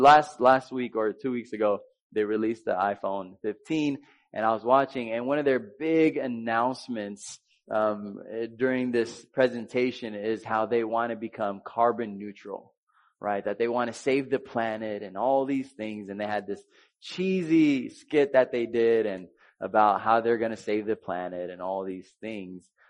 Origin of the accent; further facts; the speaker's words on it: Dallas, Texas, United States; Again, I'm from Dallas, which is a pretty big city, and I was mainly raised there, and education there is terrible, so I didn't learn a lot.